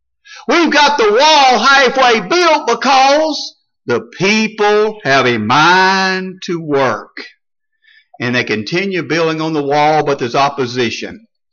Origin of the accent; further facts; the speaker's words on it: Alabama, United States; Now, I'm mentioned I'm from Alabama. Our biggest town is Birmingham, which is not that big.